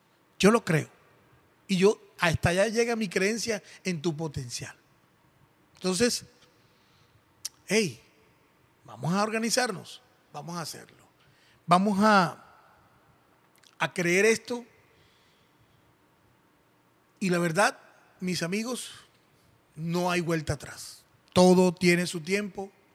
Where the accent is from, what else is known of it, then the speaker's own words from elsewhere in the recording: Colombia; en mi país, Colombia, todo está podrido